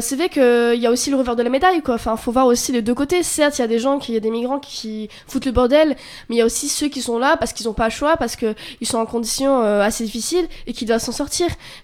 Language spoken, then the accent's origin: French; France; born there; Enfin, je me sens française parce que je suis née en France.